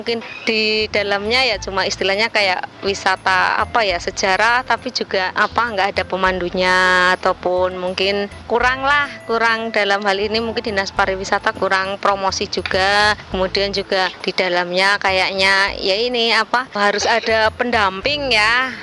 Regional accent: Sewon, Special Region of Yogyakarta, Indonesia; Ini cuma dari sini, dari lokal, jadi perancang Sewon, perancang Glondong ya.

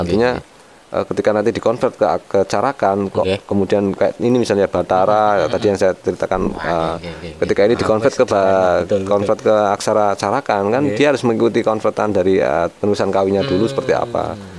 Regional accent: Java, Indonesia; Tapi bagi kita orang Jawa

